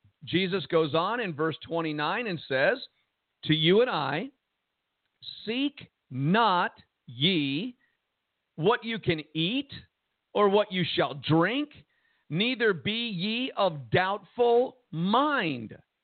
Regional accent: Jersey City, New Jersey, United States; I mean, I grew up in Jersey City, New Jersey, eating Worcestershire sauce sandwiches.

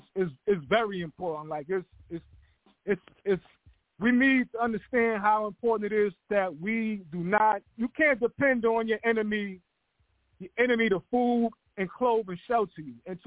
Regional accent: New York City, New York, United States; I'm born and raised in South Jamaica, Queens, New York City. Queens always been like the underdog of New York City.

